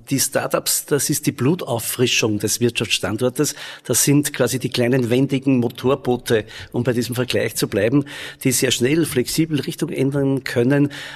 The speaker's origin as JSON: {"language": "German", "region": "Upper Austria", "country": "Austria", "said": "ja, wir sind Oberösterreicher, wir wollen erfolgreich sein, wir packen an."}